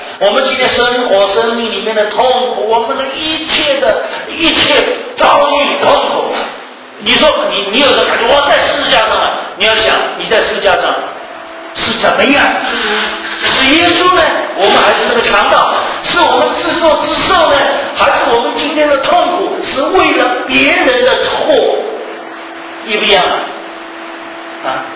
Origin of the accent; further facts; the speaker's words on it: China; 你们以色列管我中国人什么关系？